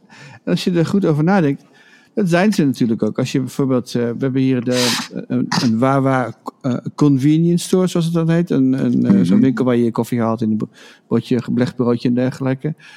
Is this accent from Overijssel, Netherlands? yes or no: no; Groningen, Netherlands; Ik kom dus zelf uit Groningen van oorsprong.